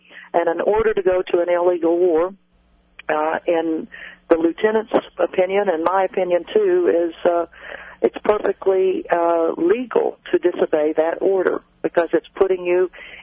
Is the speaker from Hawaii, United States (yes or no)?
yes; Honolulu, Hawaii, United States; Well, we're all from Honolulu